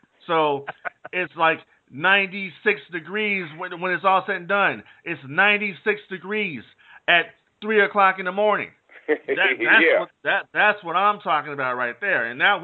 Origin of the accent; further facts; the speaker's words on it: California, United States; Well, I'm from Southern California, where it gets to 112 out here, and we got 80 degrees at night.